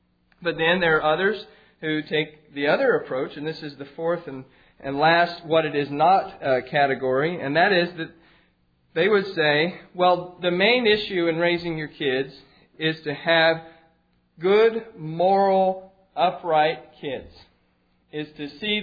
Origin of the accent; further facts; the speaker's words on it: Mississippi, United States; But when I was raised in Mississippi, there was this phrase that people used about educated people who didn't know anything.